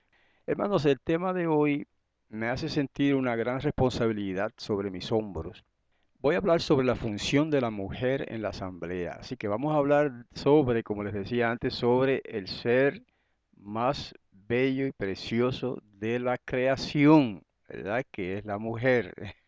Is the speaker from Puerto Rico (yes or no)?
yes; Guayama, Puerto Rico; una vez me estaba yo en Guayama, mi pueblo